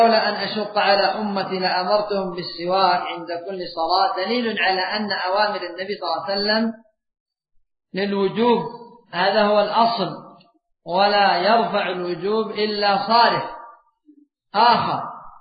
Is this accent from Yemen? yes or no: yes; Yemen; والقات عندنا في اليمن أيضا يذهب اللثة